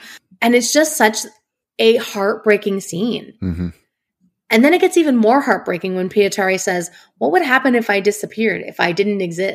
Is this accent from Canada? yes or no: yes; Canada; I am ashamed to admit as a Canadian that at first I was like, is he wearing a life jacket?